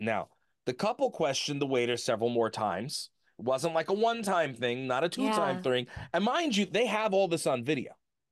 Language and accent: English; Long Island, New York, United States; But, I'm from New York. I'm Long Island.